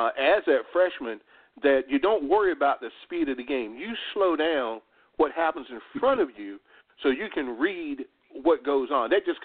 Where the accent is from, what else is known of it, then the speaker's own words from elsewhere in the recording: Murfreesboro, North Carolina, United States; Chawan, by the way, is located in my hometown of Murfreesboro, North Carolina, born and raised right there.